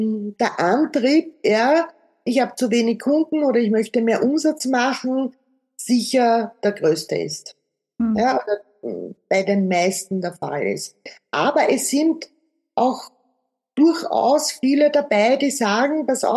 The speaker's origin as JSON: {"language": "German", "region": "Vienna", "country": "Austria", "said": "also ich habe ganz klassisch Betriebswirtschaft studiert hier in Wien, also ich bin ja auch aus Wien und lebe hier"}